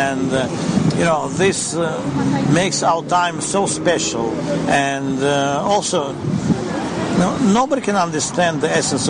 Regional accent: Moscow, Russia; now in Israel; Now, the northern country is where I'm coming from Moscow, from Russia.

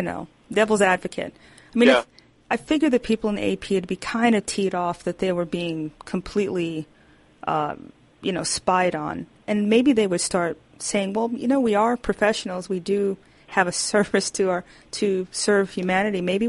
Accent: Brooklyn, New York, United States; I'm from Brooklyn. I don't mess around, okay?

